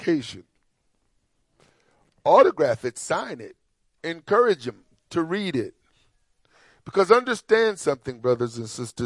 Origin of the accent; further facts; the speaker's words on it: Mississippi, United States; I can't help but go back in my upbringing as a child growing up in Mississippi and being drugged to church.